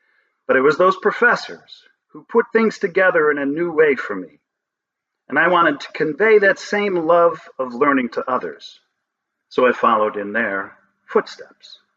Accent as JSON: {"language": "English", "town": "Appleton", "region": "Wisconsin", "country": "United States", "tie": "born or raised there", "said": "Growing up in Appleton, we could start to play an instrument in band in the sixth grade."}